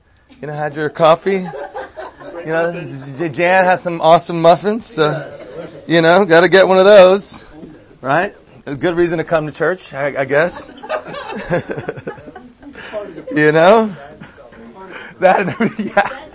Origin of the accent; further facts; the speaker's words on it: Miami, Florida, United States; born there; now in California, United States; I was born in Miami, and so, you know, I was rooting for USA